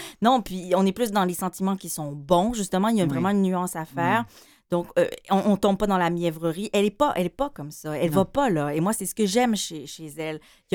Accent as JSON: {"language": "French", "region": "Quebec", "country": "Canada"}